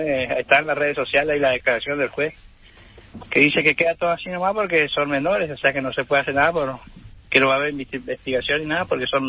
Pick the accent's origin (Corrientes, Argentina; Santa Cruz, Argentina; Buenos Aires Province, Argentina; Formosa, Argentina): Corrientes, Argentina; Gobernador Virasoro; porque nosotros somos de Virasoro.